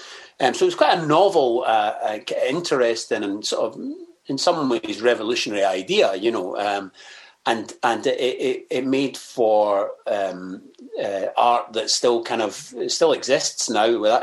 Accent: Scotland, United Kingdom; accent: West Coast Scottish; also born or lived in Edinburgh; I got the piss ripped out of me quite a lot for my accent, mostly because my accent was more West Coast.

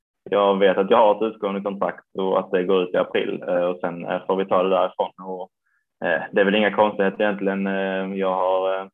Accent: Kristianstad, Skåne, Sweden; now in Helsingborg, Sweden; Jag flyttade till Helsingborg samtidigt som jag flyttade från Kristianstad hit och började på gymnasiet.

